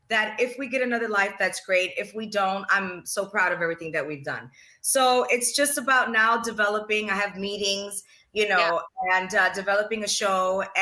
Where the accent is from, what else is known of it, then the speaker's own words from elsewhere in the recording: Chicago, Illinois, United States; I'm from Chicago, but I'm Puerto Rican. I wasn't born in Puerto Rico. My parents were born in Puerto Rico. I was born in Chicago, but I'm Puerto Rican.